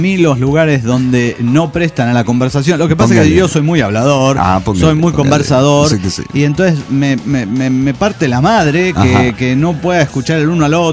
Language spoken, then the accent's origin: Spanish; San Lorenzo Tezonco, Mexico City, Mexico; un día una tocada de música de banda en la explanada de mi pueblo, San Lorenzo Tezonco.